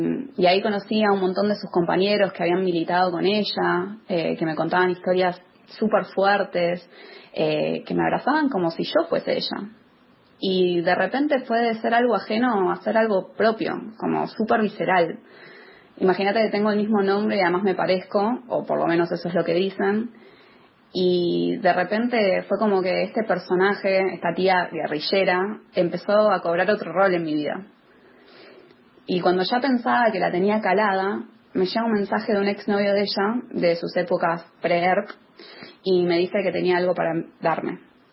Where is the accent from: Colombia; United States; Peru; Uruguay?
United States; now in Argentina; gran parte de mi infancia y adolescencia viví en Estados Unidos y era como que todo ese relato era muy ajeno, era como una leyenda, más que cualquier otra cosa. Pero cuando volví a Argentina hace unos años